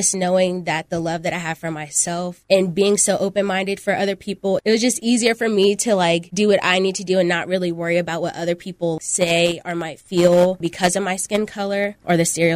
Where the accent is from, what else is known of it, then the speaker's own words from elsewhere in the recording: Reston, Virginia, United States; moved away; just 2 years ago, I moved from Northern Virginia, Reston, and it was a big change because growing up mixed with black and white in a very diverse place